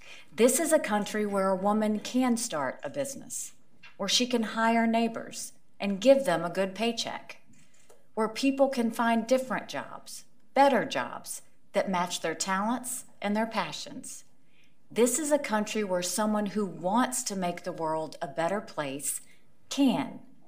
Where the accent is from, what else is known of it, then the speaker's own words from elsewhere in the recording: Bamberg, South Carolina, United States; my family and my home state of South Carolina. I'm the daughter of Indian immigrants.